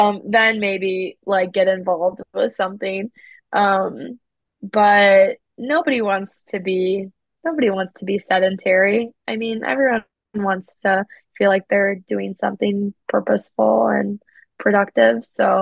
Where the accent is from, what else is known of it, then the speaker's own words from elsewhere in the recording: Midwest, United States; And I grew up in the Midwest and was around like snow and cold winters and stuff.